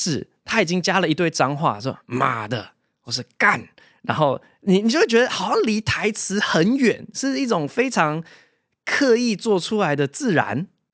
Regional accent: Taiwan; moved away as an adult; also born or lived in United States; 我是台湾出生，2岁的时候被爸妈带去美国，然后8岁快9岁的时候回台湾，从9岁之后一直在台湾长大，直到研究所的时候才又出国念书这样。所以我自己的族群认同，我会觉得我蛮台湾的。

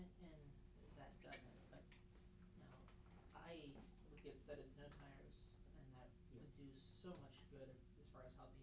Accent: Colorado, United States; So my experience growing up in Colorado is that there's the problem with drivers

